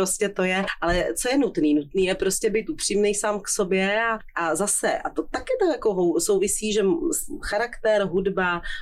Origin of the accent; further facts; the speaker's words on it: Kroměříž, Zlín Region, Czechia; jak jsem se narodila v Kroměříži a vyrůstala jsem v úplně v obyčejné rodině